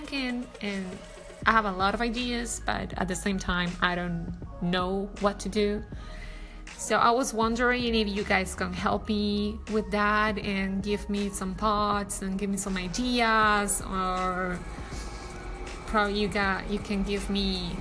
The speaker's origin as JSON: {"language": "English", "country": "Colombia", "second_language": "English", "said": "Especially that I'm not from here, I'm from Colombia."}